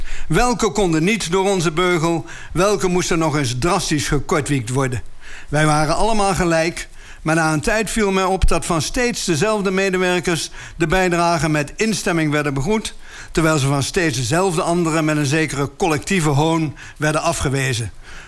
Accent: Gelderland, Netherlands; accent: Gelders; mijn tongval. Dat Gelderse accent, die zachte G, heb ik altijd gehouden.

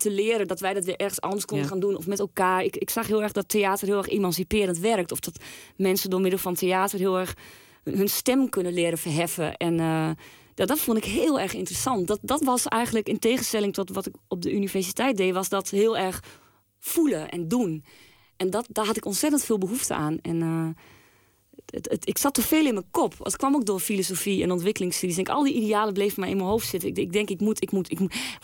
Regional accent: Bulgaria; Ja, door ik ben Bulgaar.

